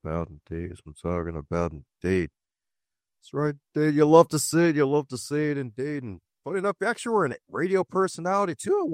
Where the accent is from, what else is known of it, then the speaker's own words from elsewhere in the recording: Baltimore, Maryland, United States; You were actually in my hometown. That was a few years ago. I'm in Baltimore.